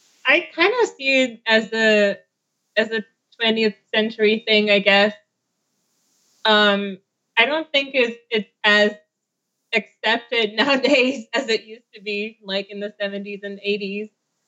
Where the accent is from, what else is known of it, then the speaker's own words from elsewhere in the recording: Slovenia; now in Los Angeles, United States; I come from Slovenia, and now I live in Los Angeles.